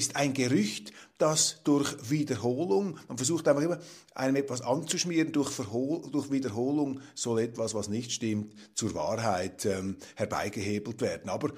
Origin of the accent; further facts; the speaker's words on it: Switzerland; Ich als Schweizer, als Außenstehender